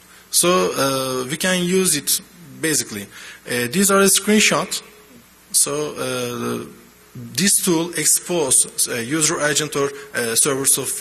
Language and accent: English; Turkey; English is a second language; I'm from Turkey, as you know.